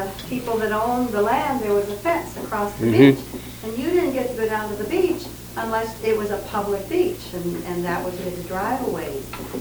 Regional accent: East Coast, United States; We live on the West Coast, although I am from the East Coast

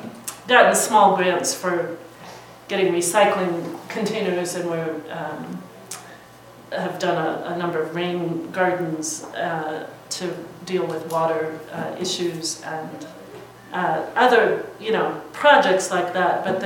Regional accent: Seattle, Washington, United States; I'm from Ballard, Seattle.

